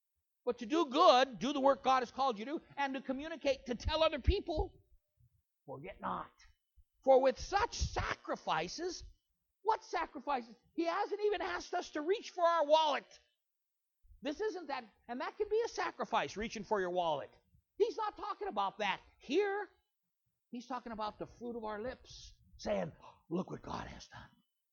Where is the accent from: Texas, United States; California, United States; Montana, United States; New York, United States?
Montana, United States; I was raised in Western Montana, the middle of five brothers